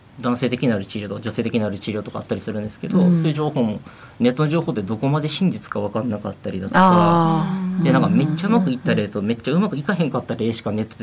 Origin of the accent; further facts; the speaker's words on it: Kobe, Hyogo, Japan; で僕は神戸出身やから神戸でやってるだけで